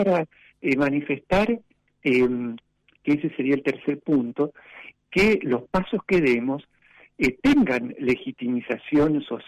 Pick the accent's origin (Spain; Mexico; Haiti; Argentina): Argentina; Nos ha hecho mucho mal como Argentina, ahora me extiendo un poquito.